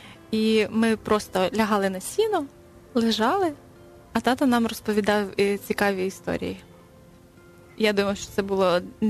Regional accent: Mykolaiv, Mykolaiv Oblast, Ukraine; also born or lived in Buzke; Я народилася в селі Бузькому, але це Миколаївської області.

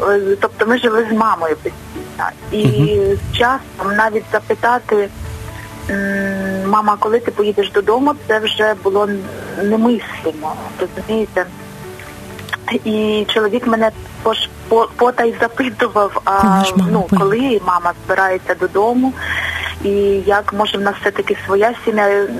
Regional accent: Kyiv, Ukraine; я з Києва.

